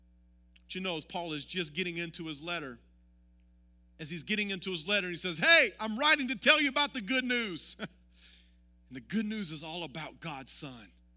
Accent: the South, United States; born there; So I'm Christian because I was born in the South.

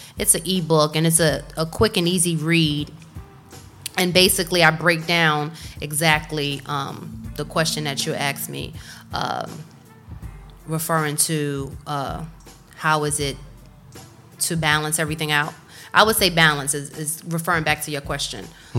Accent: New York, United States; I started in Virginia when I first started in law enforcement, so they weren't used to Puerto Ricans from New York coming and giving, you know, demands on what to do.

